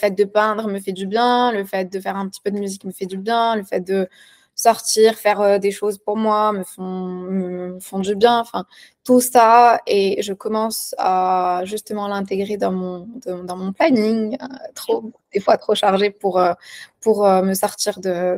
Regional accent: Morocco; now in Paris, France; je suis née, j'ai grandi au Maroc, où j'ai été, comme toi, marquée par les grands festins familiaux

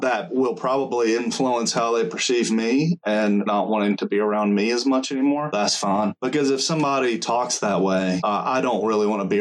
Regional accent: the South, United States; accent: Southern; I've lived in places where there were very few Southern accents. So I've had some comments regarding my Southern accent and my intelligence level in the past.

